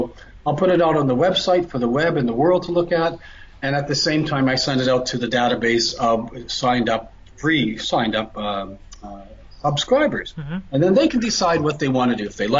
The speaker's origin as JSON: {"language": "English", "country": "Canada", "said": "because then you can add up the Canadian, because I'm a Canadian."}